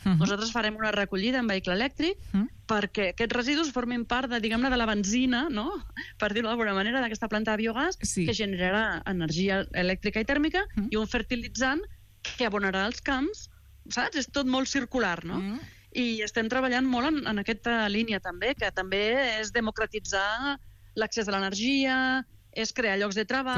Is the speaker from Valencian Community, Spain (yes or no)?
no; Barcelona, Catalonia, Spain; Jo soc de Barcelona, també, fa 28 anys que estic aquí